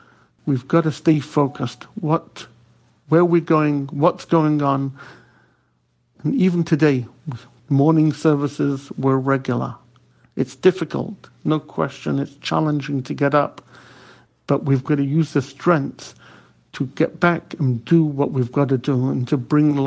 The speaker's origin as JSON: {"language": "English", "town": "Manchester", "region": "North West England", "country": "United Kingdom", "tie": "born or raised there", "moved": "yes", "lives_now": "United States", "said": "I grew up in Manchester, England, where anti-Semitic attacks growing up in the 70s was not uncommon."}